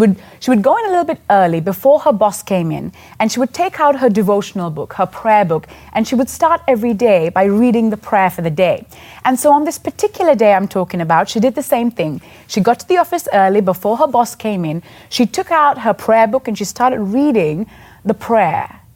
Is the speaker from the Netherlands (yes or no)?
no; Sri Lanka; I was born and raised in Sri Lanka.